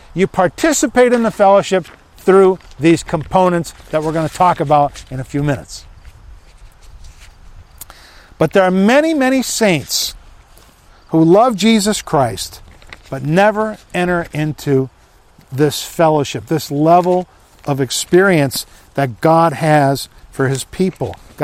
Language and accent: English; Agawam, Massachusetts, United States; We had a priest when I was growing up in Agawam.